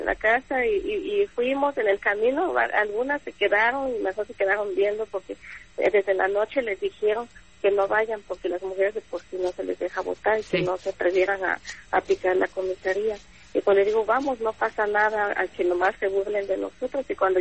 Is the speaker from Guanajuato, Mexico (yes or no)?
no; Guerrero, Mexico; en nuestra comunidad, en mi pueblo, queda una hora y media de Tlapa, digo, Tlapa de Comonfort, el corazón de la montaña